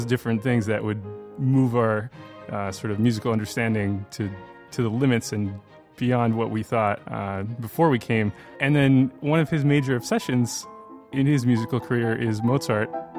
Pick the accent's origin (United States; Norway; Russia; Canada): Russia; I was a rowdy little kid growing up in Russia